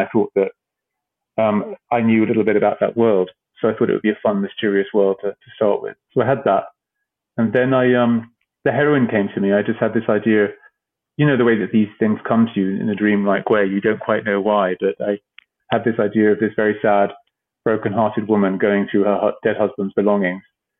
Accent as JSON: {"language": "English", "country": "Cyprus", "tie": "born or raised there", "said": "when I grew up in Cyprus, I obsessively read thrillers on the beach"}